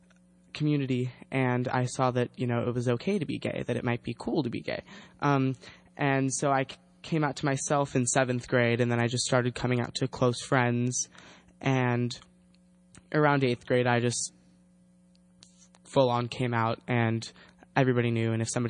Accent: Kenwood, California, United States; I grew up in Kenwood.

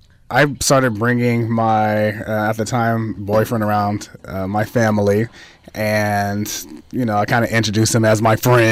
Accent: Fairfield, California, United States; Fairfield, oh. California.

